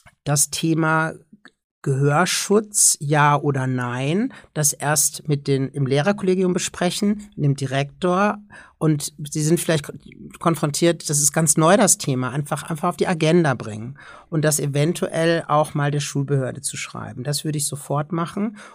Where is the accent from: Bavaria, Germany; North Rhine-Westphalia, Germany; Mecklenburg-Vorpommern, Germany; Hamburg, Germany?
North Rhine-Westphalia, Germany; Cologne; Also ich komme jetzt aus Köln